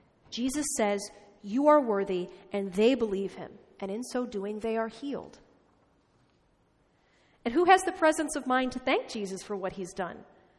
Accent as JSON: {"language": "English", "region": "Midwest", "country": "United States", "said": "That was weird for me as a Midwesterner."}